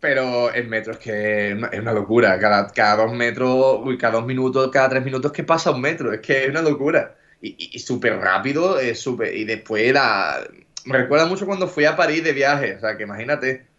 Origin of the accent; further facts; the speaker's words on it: El Puerto de Santa María, Andalusia, Spain; yo soy un enamorado de Cádiz, pero también estoy muy enamorado de mi puerto de Santa María, que aunque sea muy pequeño, porque no es pequeño, pues tiene una vida muy tranquila, muy buena